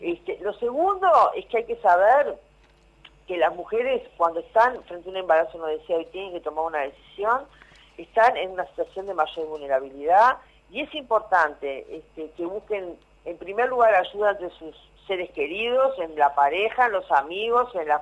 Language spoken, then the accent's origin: Spanish; Córdoba, Argentina; que yo vengo de Córdoba